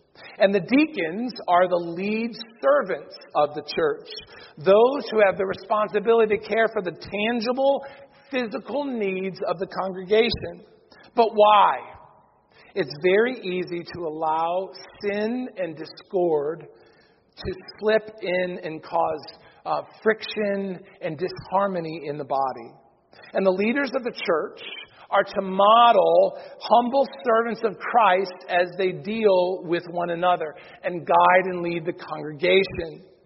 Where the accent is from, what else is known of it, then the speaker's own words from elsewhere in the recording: United States; I live in Jacksonville. I'm an American.